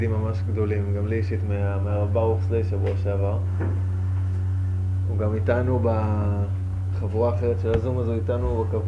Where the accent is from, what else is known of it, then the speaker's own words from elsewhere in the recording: Jerusalem, Jerusalem District, Israel; אולי פתאום יהיה על שבועות, אני מירושלים